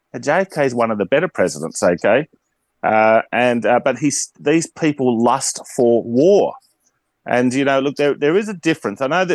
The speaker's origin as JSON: {"language": "English", "town": "Tamworth", "region": "New South Wales", "country": "Australia", "tie": "born or raised there", "also_born_or_lived": "Mount Gambier, Australia", "said": "Okay, well, I do think of myself as a Tamworth boy. I was actually born in South Australia, in Mount Gambier. We moved to Tamworth when we were three."}